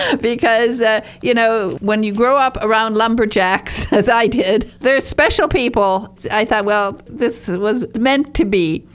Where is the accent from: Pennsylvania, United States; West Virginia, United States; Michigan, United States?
Michigan, United States; Hancock; You know, where I was raised was near Hancock, Michigan.